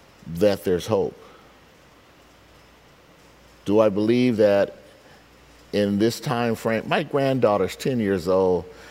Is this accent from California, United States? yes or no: yes; Stockton, California, United States; It brought it back up to growing up in Stockton, pain to get bused to a junior high school